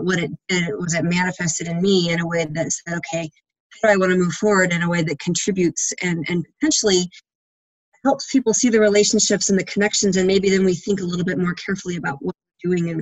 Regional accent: Colorado, United States; I grew up here in Colorado, and we spent our summers camping.

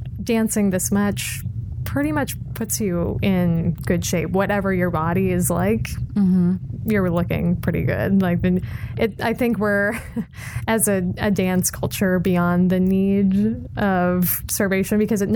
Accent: Tucson, Arizona, United States; I had a great school that I was training at in my hometown, which is not common for everybody. It's not. I'm from Tucson, Arizona

